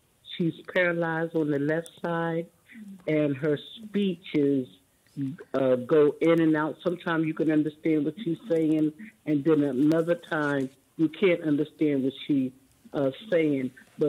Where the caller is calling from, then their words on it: Philadelphia, Pennsylvania, United States; I'm calling from Philadelphia.